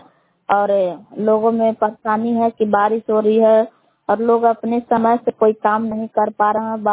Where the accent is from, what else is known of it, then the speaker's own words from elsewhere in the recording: Belha, Bihar, India; ग्राम बेलहा जिला कैमूर भभुआ का निवासी हूँ।